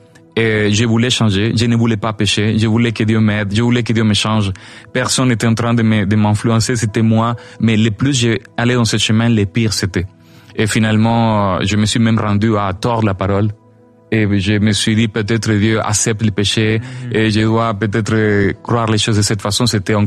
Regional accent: Barquisimeto, Lara, Venezuela; French is a second language; moved away; Regarde, ça fait 13 ans que j'ai quitté le Venezuela, mais une des choses que j'ai aimé de Barquisimeto, c'est que Barquisimeto, c'est chaud, mais il n'y a pas d'humidité, c'est sec.

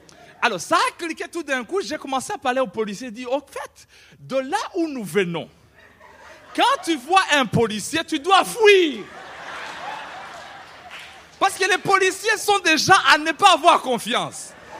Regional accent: Burundi; also born or lived in England

